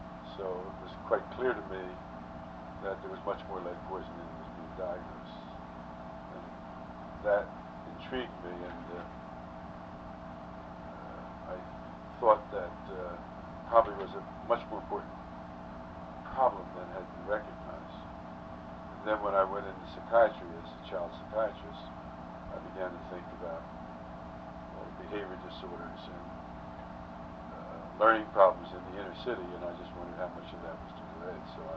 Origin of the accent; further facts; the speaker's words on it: Philadelphia, Pennsylvania, United States; Yeah, I lived in Philadelphia, went to Overbrook High School, and then went to college at Muhlenberg College in Allen